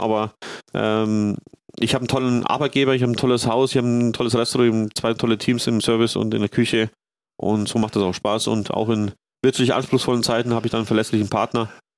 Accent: Freising, Bavaria, Germany; weil ich komme ja auch näher aus Freising. Freising ist die Bierhauptstadt. Die Geburtsstadt des Bieres

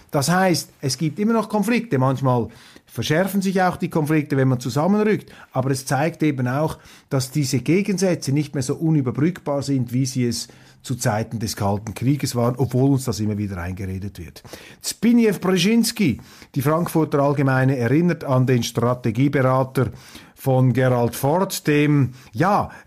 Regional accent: Switzerland; als Schweizer ist das Deutschland nicht wie die Schweiz

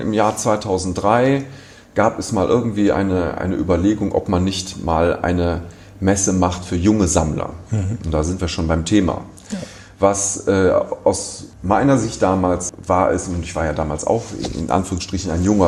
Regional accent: Düsseldorf, North Rhine-Westphalia, Germany; ich bin in Düsseldorf geboren. Das ist schon mal ganz wichtiges Thema, was mich sicherlich auch hier nach Düsseldorf wieder zurückgeführt hat. Bin hier zur Schule gegangen, bin also aufgewachsen in Düsseldorf

